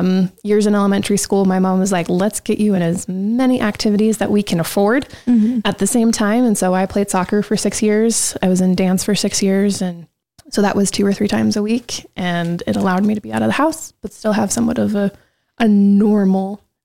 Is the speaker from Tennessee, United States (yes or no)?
no; Clinton, Utah, United States; also born or lived in Roy; In Clinton. Okay. I lived in Roy until I was 5 and then moved to Clinton.